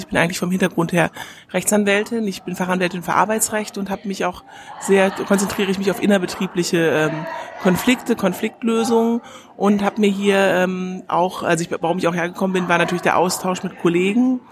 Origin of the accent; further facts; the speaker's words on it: Frankfurt, Hesse, Germany; ich komme aus Frankfurt am Main